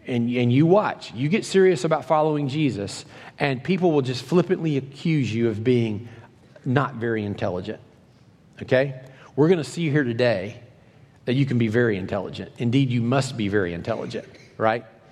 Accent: Kentucky, United States; that's not just because I'm from Kentucky

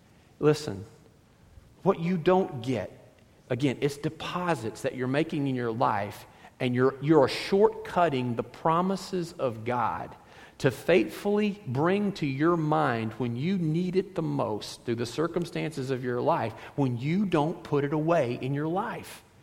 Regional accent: Kentucky, United States; I'm from Kentucky. I barely can speak the English dialect

